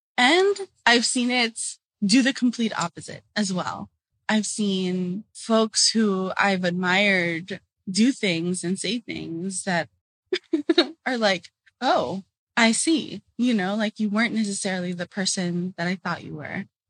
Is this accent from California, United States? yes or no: yes; Los Angeles, California, United States; first language Tagalog; also born or lived in Philippines; I moved from the Philippines at 4 years old to Los Angeles with my mom to join my dad and the rest of his family. But I grew up in Los Angeles.